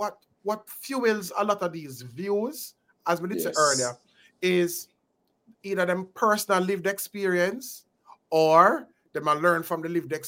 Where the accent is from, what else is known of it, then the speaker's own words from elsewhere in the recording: Jamaica; especially as Jamaican men who were born and raised in Jamaica, right?